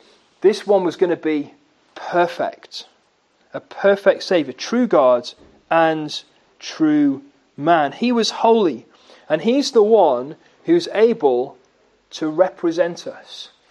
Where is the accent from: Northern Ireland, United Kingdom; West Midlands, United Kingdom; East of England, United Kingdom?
East of England, United Kingdom; Wilstead; But she came as an incomer, and my relatives were there true born. So there I can say I'm more from Wilstead than she is.